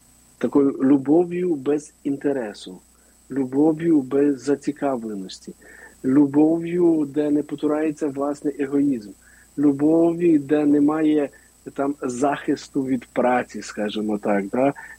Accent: Berdychiv, Zhytomyr Oblast, Ukraine; moved away; коли я приїхав в Бердичів, да, після 20 років, я виїхав з Бердичева у 2000-му, вернувся в 2020-му.

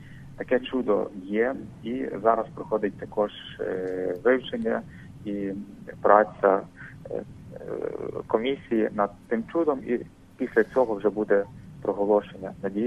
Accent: Lviv Oblast, Ukraine; я сам також з Львівщини родом. І навіть з одного району, в якому жив, народився митрополит Андрей Роман Шептицький, прізвище Яворівського району.

